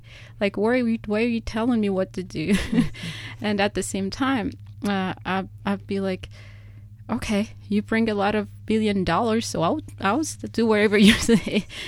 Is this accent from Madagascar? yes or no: yes; Madagascar; English is a second language; So now I think of it, what if I come from Madagascar, arrive in Utoh, and I would tell you what to do with your water?